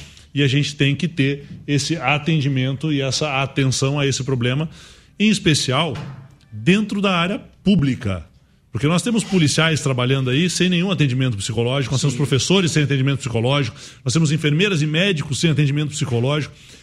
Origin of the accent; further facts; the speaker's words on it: Curitiba, Paraná, Brazil; que eu sou curitibano, né?